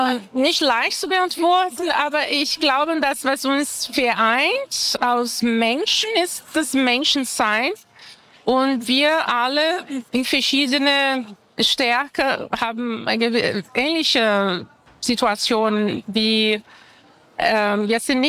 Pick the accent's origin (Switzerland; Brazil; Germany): Brazil; Bei uns in Brasilien, wenn ich vergleichen würde, wir haben da andere Faktoren, andere Krisen, Finanzkrise